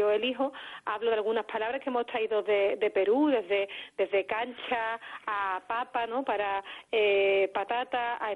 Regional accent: Seville, Andalusia, Spain; la forma de hablar que tenéis vosotros, presentadores madrileños, la mía, que soy sevillana, o la de los oyentes americanos.

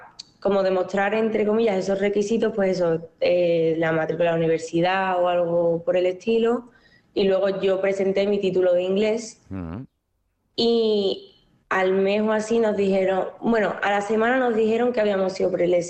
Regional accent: Seville, Andalusia, Spain; now in Madrid, Spain; soy de Sevilla, pero estoy estudiando en Madrid, en la Red Juan Carlos

